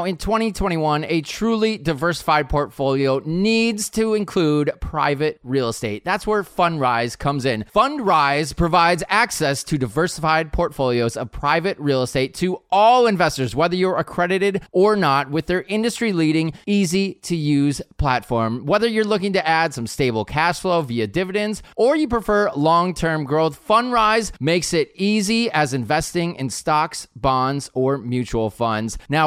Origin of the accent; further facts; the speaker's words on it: Minnesota, United States; now in California, United States; I mean, I equate when I grew up in Minnesota and you could equate what was going on outside.